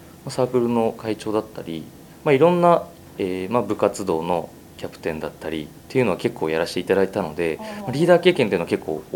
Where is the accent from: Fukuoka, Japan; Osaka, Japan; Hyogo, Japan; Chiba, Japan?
Chiba, Japan; now in Toyama, Japan; 富山ではなくて千葉県の方の出身です。